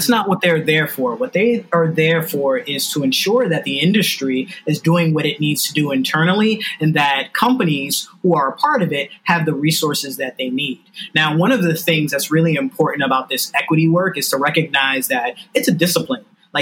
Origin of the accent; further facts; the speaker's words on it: New York City, New York, United States; You know, I'm from New York City. I live in Brooklyn.